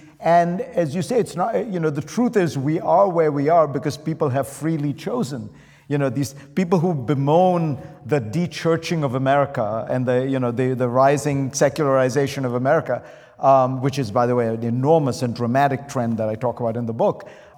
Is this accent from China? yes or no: no; India; Well, I grew up in India, and I saw a lot of those small, close-knit communities that you're describing.